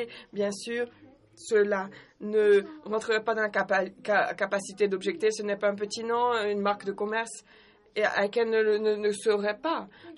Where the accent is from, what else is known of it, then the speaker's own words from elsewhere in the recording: Brazil; Je suis du Brésil, je vais au Brésil et .br est partout.